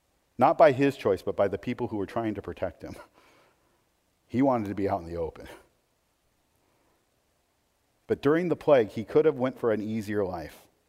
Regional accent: Portland, United States; See, I grew up in Portland, and I'm not going to say there was ever a time in Portland I would go, oh, that was, you know, it's the most beautiful city in the world.

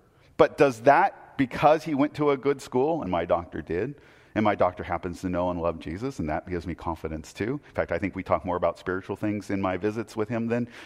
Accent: Portland, United States; well, I grew up in Portland, and I was a long way from home in a very small town.

